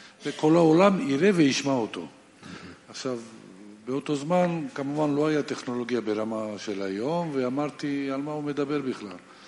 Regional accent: Georgia; now in Ashdod, Israel; אני גדלתי בגרוזיה והיה לנו בית כנסת.

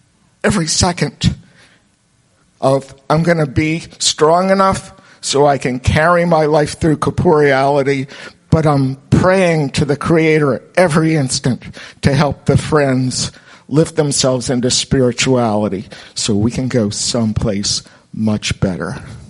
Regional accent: North Carolina, United States; from North Carolina.

